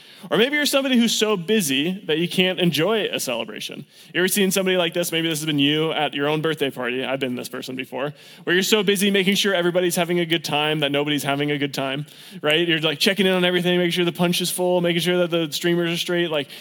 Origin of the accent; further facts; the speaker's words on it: California, United States; I'm from California. I know what salad is. It's like the food of my people.